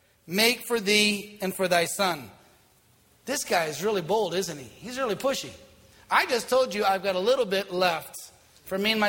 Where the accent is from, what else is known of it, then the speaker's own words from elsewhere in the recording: Italy; now in United States; You've got to remember, I'm from Italy. When we get in trouble, we know what to do. We came to Boston and we figured things out.